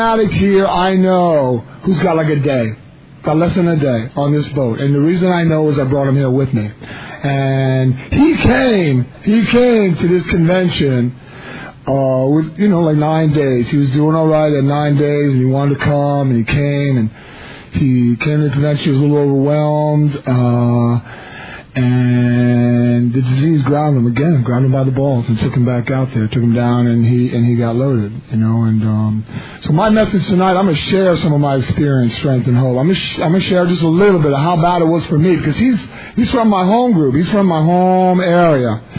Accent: Kona, Hawaii, United States; I'm from Kona, Hawaii, and I'm an addict.

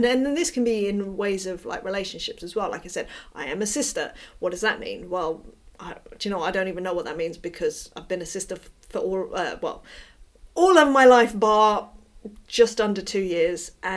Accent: London, United Kingdom; I grew up in North London, but I don't currently live in North London.

